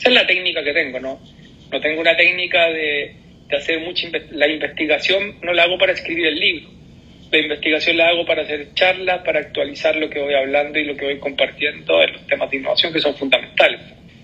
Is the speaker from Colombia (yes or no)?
no; Chile; Yo me considero latinoamericano más que chileno, pero mi familia está acá, mis hijos están acá, mi nieto está acá.